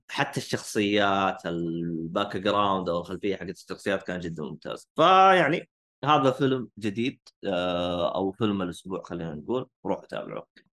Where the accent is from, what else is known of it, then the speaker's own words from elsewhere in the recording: Saudi Arabia; حتى يبدا السينما عندنا بالسعوديه ينضج